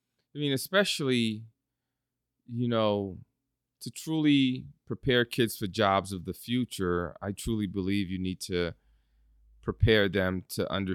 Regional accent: Bronx, New York, United States; I love playing basketball. And so growing up in the Bronx, I played a lot of basketball, and basketball took me around the country.

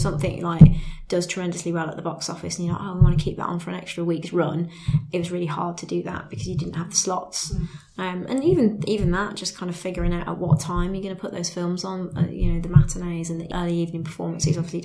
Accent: Birmingham, West Midlands, United Kingdom; I'm from Birmingham, so I'm very proud to be from Birmingham and love the city and the region.

